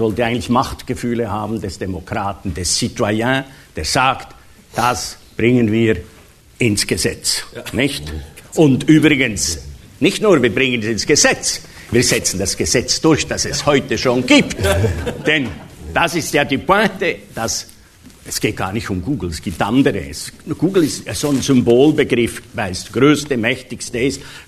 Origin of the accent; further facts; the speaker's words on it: Switzerland; Ja, als Schweizer weiß ich nur, was die globalisierte Finanzwirtschaft